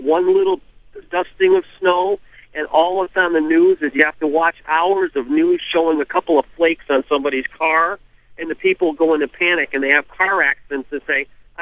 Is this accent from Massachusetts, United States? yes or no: yes; Massachusetts, United States; moved away as an adult; now in Washington, United States; I don't think I still have my accent anymore, but I am from Massachusetts